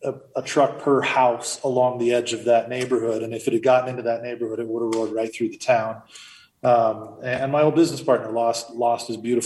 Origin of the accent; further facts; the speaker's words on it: California, United States; I grew up in Sonoma County, and they've been hit hard recently in 2017 and again in 2019.